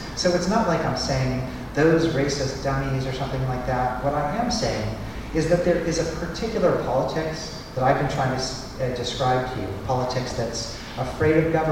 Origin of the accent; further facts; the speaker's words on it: Missouri, United States; when I grew up in Missouri, it was really hard to get a gun.